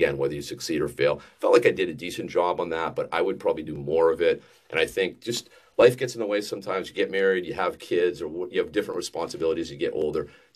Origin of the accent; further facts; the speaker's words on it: New Hampshire, United States; moved away as an adult; now in New York City, United States; I did a little bit of that. I grew up in New Hampshire. I moved to New York City to take a sales job.